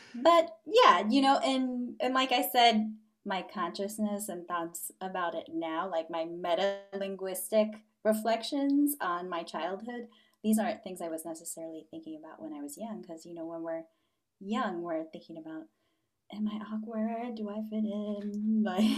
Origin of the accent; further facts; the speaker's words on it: Florida, United States; So, growing up in South Florida, in hindsight, my theory is that it unequivocally had an impact on me because for me, Spanish was always a language of the community around me.